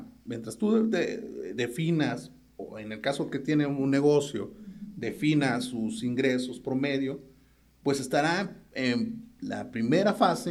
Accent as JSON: {"language": "Spanish", "country": "Mexico", "said": "la educación financiera es algo que está muy escaso en nuestra cultura y sobre todo como mexicanos"}